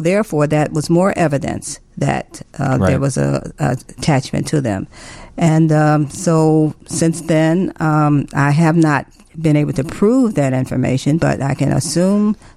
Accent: Chicago, Illinois, United States; Well, I grew up in the area of what we call Bronzeville now. When I was growing up, it was called Grand Boulevard. It was basically African-American community, but everybody lived there.

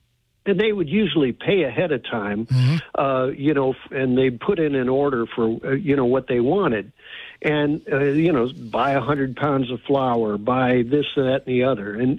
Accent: Missouri, United States; Well, I'm from Missouri

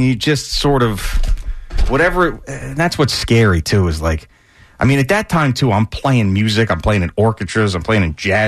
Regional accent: Bellport, New York, United States; If I grew up in Sayville, none of those things would have been happening.

